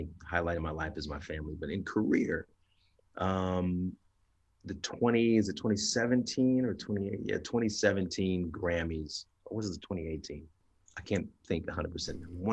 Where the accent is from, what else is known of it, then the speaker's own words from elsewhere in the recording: Indiana, United States; But, you know, growing up in Indiana, you can't help but be influenced